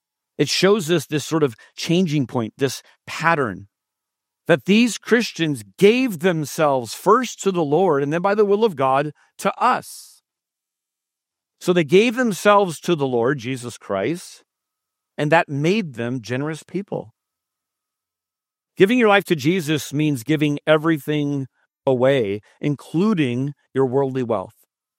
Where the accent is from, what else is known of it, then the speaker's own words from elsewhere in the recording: San Jose, California, United States; I'm born and raised in San Jose. This is my hometown.